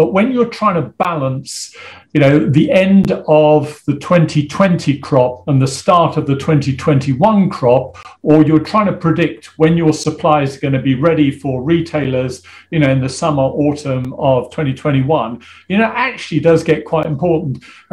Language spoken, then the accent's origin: English; United Kingdom; but, you know, after all, we are British and that's what we do.